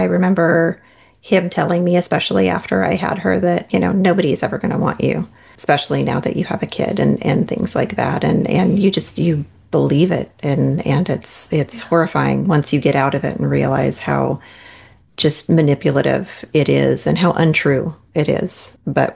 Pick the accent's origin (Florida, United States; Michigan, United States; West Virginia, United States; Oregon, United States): Oregon, United States; I was born and raised down in Southern Oregon. I grew up kind of bopping between Medford, Ashland, Jacksonville, Klamath Falls.